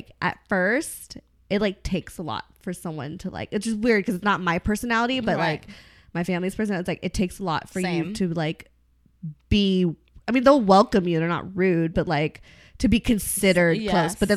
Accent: Philippines; And I think for me, like, with being Filipino and being like Asian, you know, like, we got all different types of food.

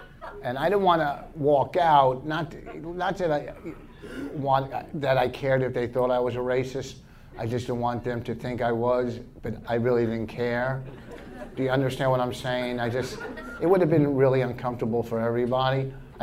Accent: New Jersey, United States; I'm from Jersey, and I was in Portland a couple weeks ago.

